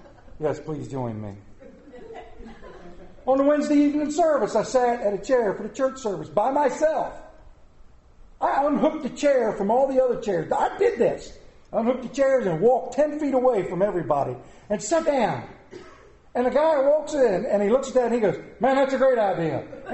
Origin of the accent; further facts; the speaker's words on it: Maryland, United States; I'm from Maryland.